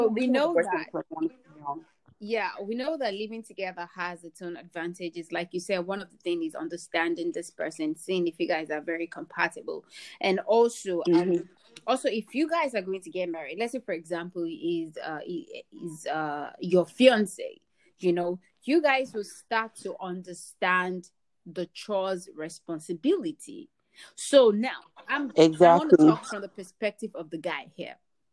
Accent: Nigeria; I am Nigerian, though

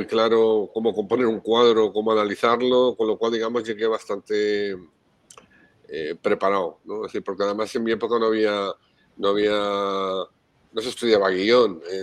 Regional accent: Madrid, Community of Madrid, Spain; cuando creces en un barrio periférico como yo, que crecí en Usera, donde todavía vivo en Madrid

